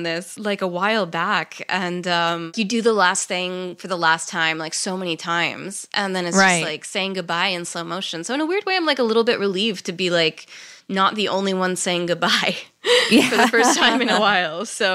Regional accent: South Carolina, United States; So I started out, I grew up in South Carolina. There's not a huge art scene there

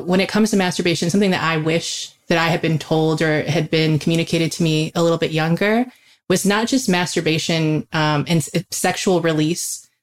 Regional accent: Midwest, United States; Like I didn't have parents, again, growing up in the Midwest

